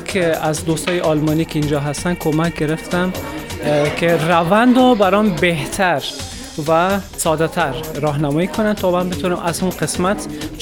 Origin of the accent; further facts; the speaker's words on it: Afghanistan; moved away; از افغانستان اومدم.